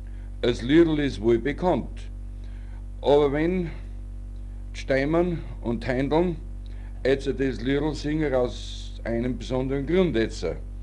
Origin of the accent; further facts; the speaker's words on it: Grafenau, Bavaria, Germany; bei uns in Grafenau wird's gesungen